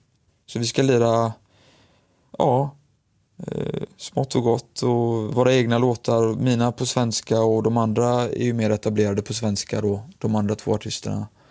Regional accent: Gothenburg, Västra Götaland County, Sweden; jag är uppvuxen i Annedal. Och alltid liksom sprungit och lekt där uppe och hängt uppe på det som Skansen Kronan.

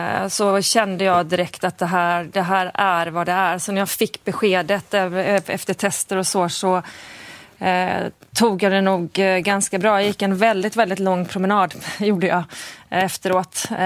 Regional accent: Gothenburg, Västra Götaland County, Sweden; now in Stockholm, Sweden; jag identifierar mig som göteborgare. Även ifall jag har bott här snart halva mitt liv så är det... Mina föräldrar är i Göteborg, jag har många av mina bästa vänner bor i Göteborg. Så att det är mycket Göteborg i mig som person.

